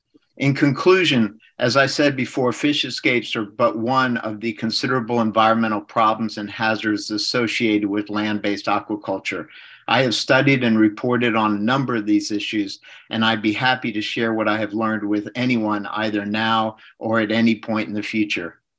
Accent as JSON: {"language": "English", "town": "Belfast", "region": "Maine", "country": "United States", "tie": "born or raised there", "said": "In my hometown of Belfast"}